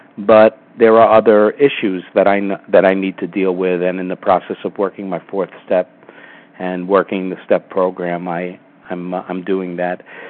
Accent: New York City, New York, United States; I'm from New York City. I am a first-timer on this call.

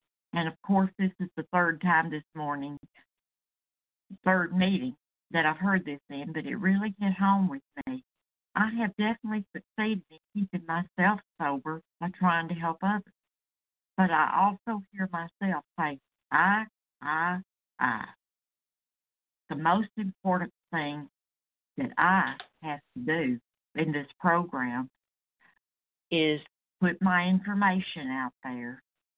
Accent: Malden, South Carolina, United States; I'm from Malden. That's a small town close to Greenville, South Carolina.

